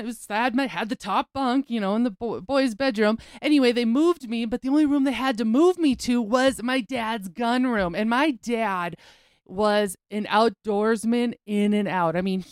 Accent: United States; The Bend came to be because our ranch I grew up on is on the Knife River, and the actual yard that we live in and grew up on is a peninsula.

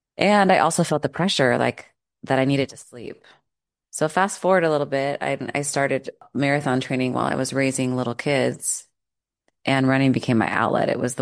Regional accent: Huntington Beach, California, United States; I grew up in Southern California, Huntington Beach, where earthquakes were real and they were terrifying

